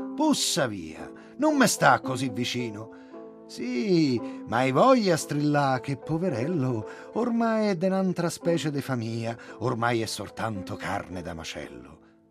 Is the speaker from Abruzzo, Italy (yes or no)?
yes; Sulmona, Abruzzo, Italy; born there; accent: Abruzzese; io sono nato a Sulmona, ma tra il mio abruzzese e il dialetto romano non ci corre poi questa gran differenza.